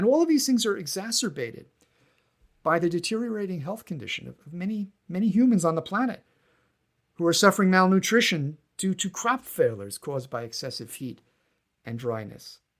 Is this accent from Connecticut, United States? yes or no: no; New York, United States; I grew up on Long Island, which basically is a moraine.